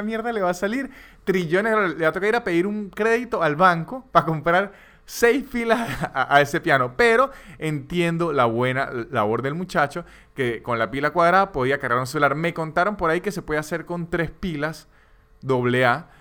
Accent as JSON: {"language": "Spanish", "country": "Venezuela", "said": "yo soy venezolano y sobreviví al chavismo."}